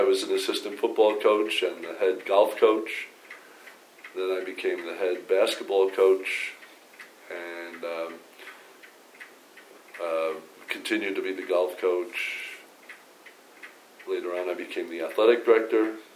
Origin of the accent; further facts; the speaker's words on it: Teaneck, New Jersey, United States; born there; I was born in Teaneck, New Jersey.